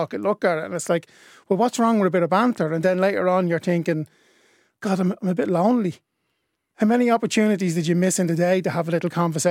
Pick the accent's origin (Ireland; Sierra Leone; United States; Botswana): Ireland; And I used to think, hang on, I'm Irish.